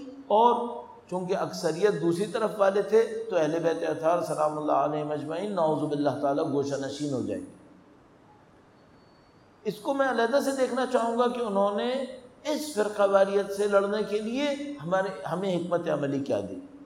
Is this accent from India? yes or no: no; Pakistan; اب ہمیں پاکستانی ہونے کے ناطے، اس ماحول میں رہنے والا ہونے کے ناطے